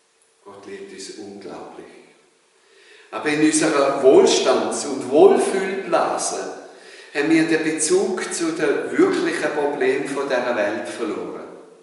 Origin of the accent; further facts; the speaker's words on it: Switzerland; Als Schweizer haben wir uns ja auch nicht dauernd in den Arm genommen und uns dauernd abgeküsst.